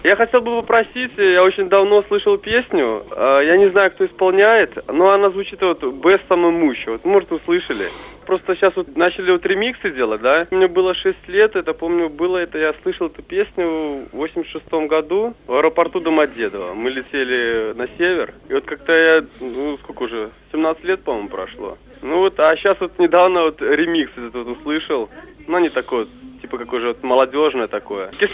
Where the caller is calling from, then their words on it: Gomel, Gomel Region, Belarus; я из Гомеля.